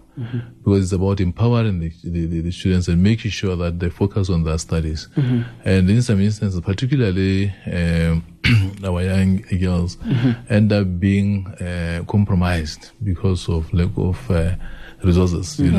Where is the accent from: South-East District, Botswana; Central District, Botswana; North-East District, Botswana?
Central District, Botswana; Selebi-Phikwe; one in my hometown of Silepikwe